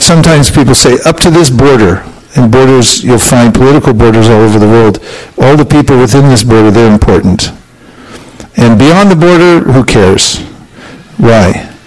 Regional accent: California, United States; American, I'm a Californian, and coming back in.

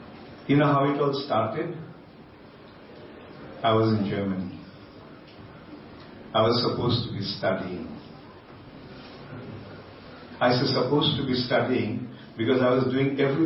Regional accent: India; I've been born and brought up in India.

